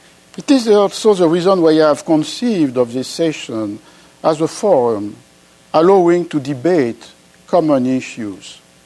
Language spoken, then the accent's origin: English; France; accent: French; English is a second language; I shall begin with the necessary apologies for my English accent. That is to say, a French one.